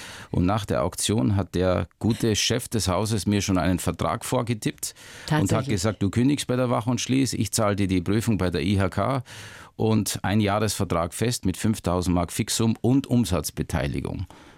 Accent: Austria; wir haben Kirschen gepflückt oder Spargel gestochen und die Flohmärkte, die hießen bei uns in Österreich früher Fetzenmärkte, weil es da auch Fetzen, also Klamotten gab

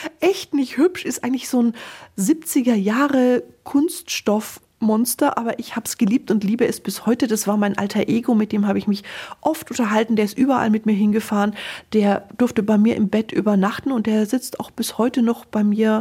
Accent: Nuremberg, Bavaria, Germany; also born or lived in Austria; Ich bin ja hier im Binnenland groß geworden, in Nürnberg und in Österreich, keinen Meerzugang.

